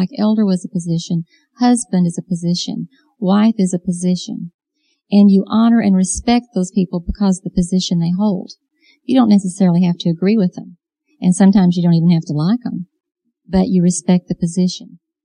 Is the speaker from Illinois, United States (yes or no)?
yes; Illinois, United States; moved away as an adult; I'd just come down from Illinois. I was raised up near Chicago.